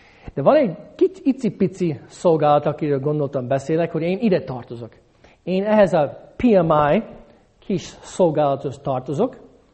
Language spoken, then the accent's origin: Hungarian; Hungary; amikor ők hallották, hogy én magyar vagyok